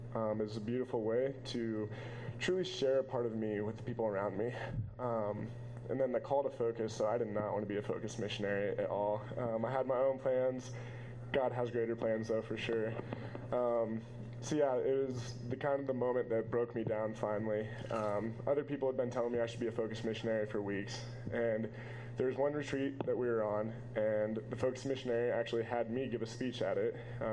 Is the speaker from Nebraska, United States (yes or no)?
yes; Osceola, Nebraska, United States; I'm from Osceola, Nebraska, so kind of close to Iowa.